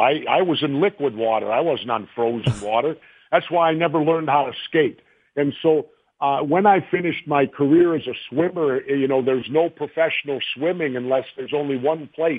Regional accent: Minnesota, United States; You know, I'm one of the rare Minnesotans born and raised in Minnesota.

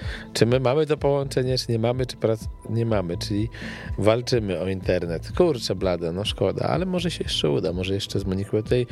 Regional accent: Płock, Masovian Voivodeship, Poland; No przecież się poprawiłem i powiedziałem, że jestem hamem z Płocka.

